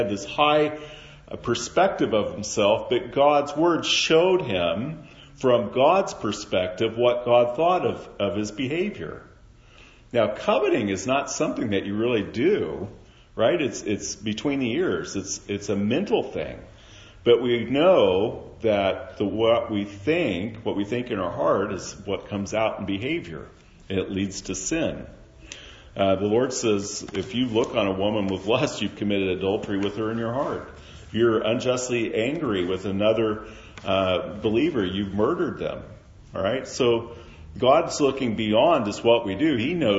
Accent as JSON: {"language": "English", "region": "Kansas", "country": "United States", "said": "Now, I'm from Kansas. I know a little bit about tornadoes."}